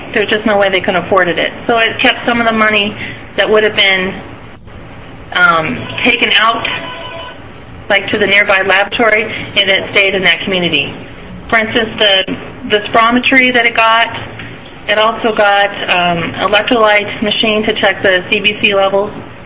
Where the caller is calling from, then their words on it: Condon, Oregon, United States; I'm now calling from Condon, but I live in Spray. And Spray is in the community of Wheeler County, which has, they say, more cows than people